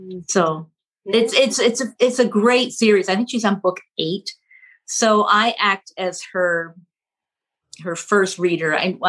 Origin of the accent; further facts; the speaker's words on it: Kitchener, Ontario, Canada; it takes place in present day in my hometown, Kitchener